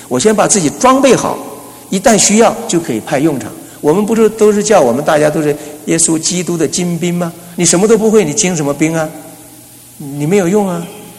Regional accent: United States; 有钱的人比我们美国人都还有钱

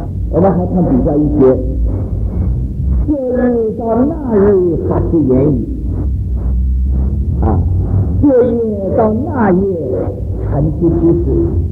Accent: China; 我们中国人我常常问这个学生们

